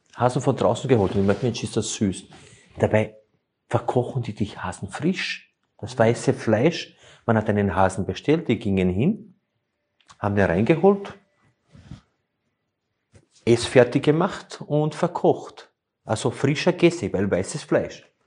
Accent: Slovenia; moved away; ich komme ja ursprünglich aus Slowenien

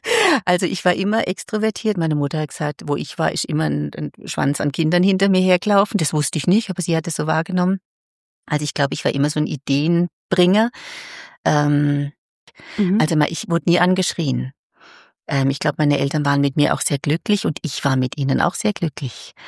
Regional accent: Karlsruhe, Baden-Württemberg, Germany; ich habe die Ausbildung in Deutschland gemacht, ich komme aus dem Raum Karlsruhe

